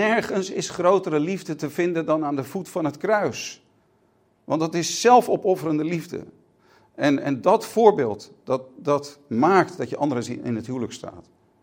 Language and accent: Dutch; West Netherlands, Netherlands; sorry voor het westerse woord, ik kom uit het westen van Nederland